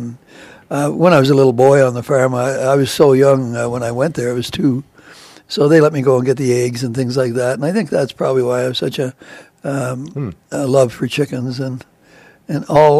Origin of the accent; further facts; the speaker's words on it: Ottawa, Ontario, Canada; I'm from Ottawa. And we were all raised, my siblings and I were all raised in the Children's Aid, and we were placed in foster homes. And my first foster home was a farm in the Ottawa Valley.